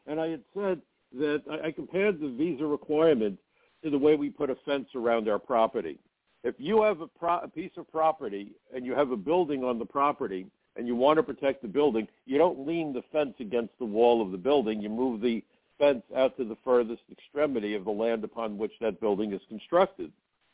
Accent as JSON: {"language": "English", "town": "Brooklyn", "region": "New York", "country": "United States", "said": "I'm from Brooklyn."}